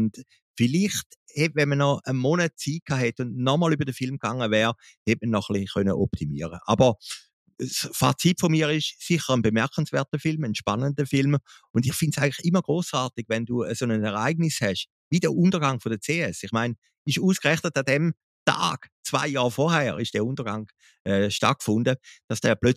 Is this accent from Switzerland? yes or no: yes; Zurich, Switzerland; als Zürcher muss ich das sagen